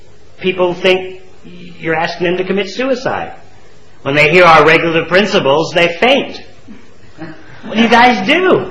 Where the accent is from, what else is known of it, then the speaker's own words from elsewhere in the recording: Russia; now in Australia; You're so fortunate here, you're growing up in Australia, not Russia like me